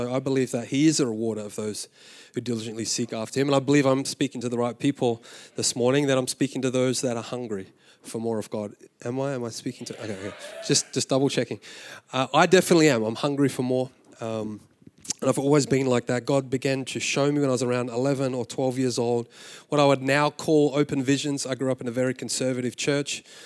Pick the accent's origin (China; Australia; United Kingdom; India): Australia; now in United States; I am Australian. I live in America. I have lived in America for a very, very long time.